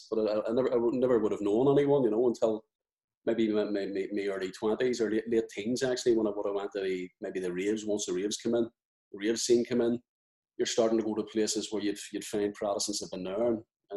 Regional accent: Belfast, Northern Ireland, United Kingdom; So, I'm from Clonard

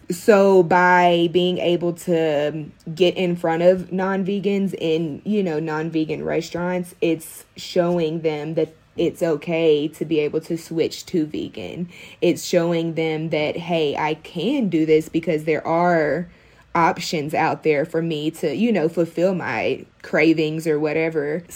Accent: Arkansas, United States; Like, growing up in Arkansas, I mean, you have Chili's and Texas Roadhouse. And then we had like a catfish spot that is now out of business, you know.

